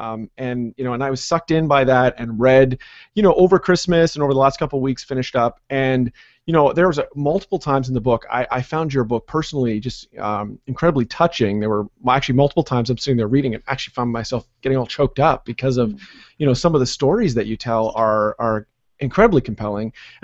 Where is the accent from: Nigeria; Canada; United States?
Canada; not just because I'm Canadian and I'm partial